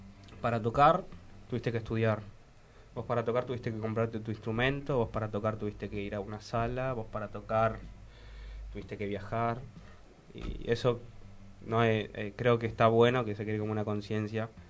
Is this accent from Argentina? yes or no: yes; Moreno, Buenos Aires Province, Argentina; Nosotros somos todos de Moreno.